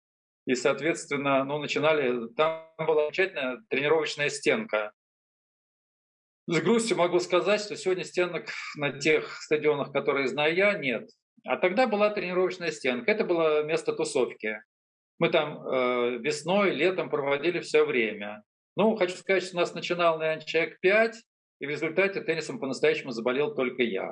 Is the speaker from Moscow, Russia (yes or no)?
yes; Moscow, Russia; а я, собственно говоря, родился и вырос на Соколе, на песчаных улицах